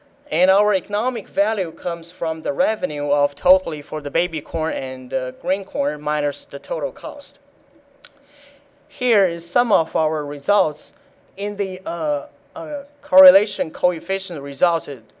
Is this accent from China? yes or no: yes; China; English is a second language; now in United States; I come from Western Kentucky University and stayed here about 3 years and come from China